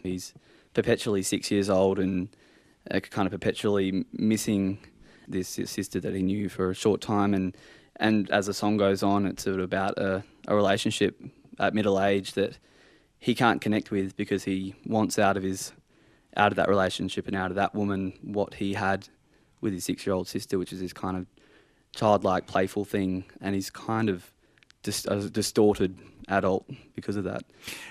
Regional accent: Geraldton, Western Australia, Australia; my childhood in a town like that has been, it's always been a paradise

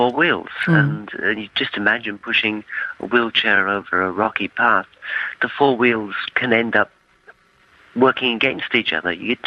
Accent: England, United Kingdom; Well, I grew up in Europe, England to be precise, you can probably tell.

